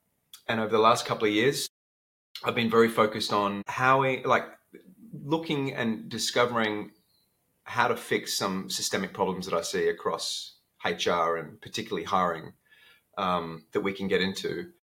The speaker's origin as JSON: {"language": "English", "town": "Sydney", "region": "New South Wales", "country": "Australia", "tie": "born there", "lives_now": "Adelaide, Australia", "said": "So I was born in Sydney on the East Coast, and now I live in Adelaide. So I moved a bit all over the place with the military back in the day and settled in Adelaide because I met my partner here, and we've been here for 5 years now."}